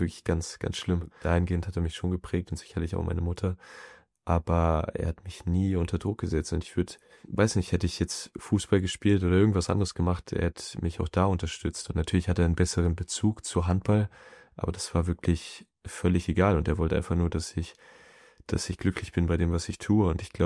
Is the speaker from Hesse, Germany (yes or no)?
no; Bad Schwartau, Schleswig-Holstein, Germany; also born or lived in Flensburg; Gut, ich bin in Flensburg geboren, aber so richtig, ich glaube, bis ich 1 oder 2 war, und dann eigentlich meine ganze Kindheit in Bad Schwartau in Lübeck, Bad Schwartau, Marmeladenstadt.